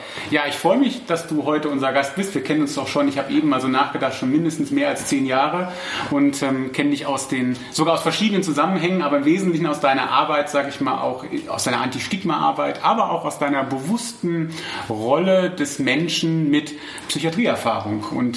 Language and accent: German; Willich, North Rhine-Westphalia, Germany; Ich komme ja aus Willig, aus der Ecke